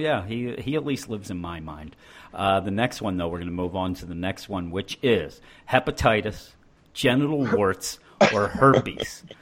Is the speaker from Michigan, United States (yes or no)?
no; Quakertown, Pennsylvania, United States; I came from Quakertown, never really even heard of genital warts